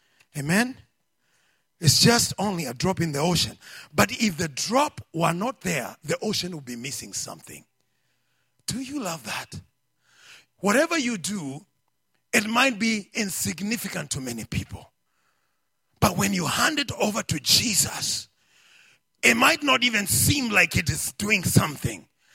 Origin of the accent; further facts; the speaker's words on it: Kenya; I know I'm a Kenyan. There's a blood, I'm a Kenyan.